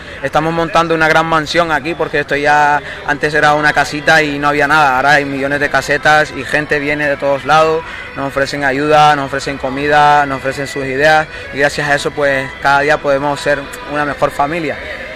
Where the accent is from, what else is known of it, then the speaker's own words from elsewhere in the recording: Canary Islands, Spain; now in Madrid, Spain; vine desde Madrid porque hace tiempo me fui a vivir allí con un familiar y bueno, soy canario